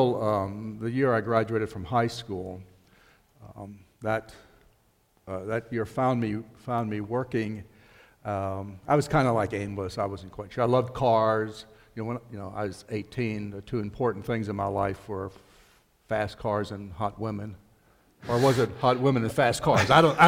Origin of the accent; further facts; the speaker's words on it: Ephrata, Pennsylvania, United States; So anyway, we live in Akron, Pennsylvania, just north of Ephrata. I grew up in the Ephrata area.